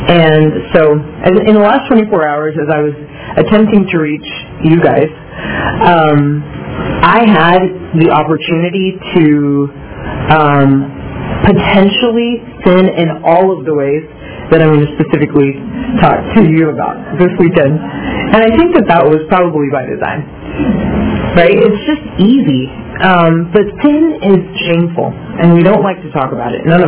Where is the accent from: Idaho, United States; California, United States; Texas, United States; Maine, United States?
Texas, United States; Dallas; born there; I was born in Dallas, Texas. I was raised in a Christian family.